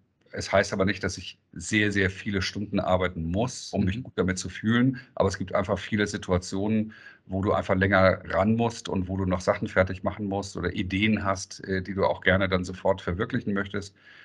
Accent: Hamburg, Germany; Nachdem ich natürlich jetzt 57 bin, ist ja echt viel Zeit vergangen, muss man sagen. Also ich habe angefangen in Hamburg als typischer Hamburger Jung

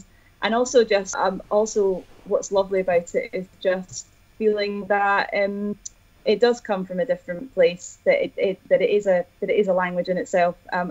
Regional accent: Edinburgh, Scotland, United Kingdom; because I'm from Edinburgh and have used "you can" a few times.

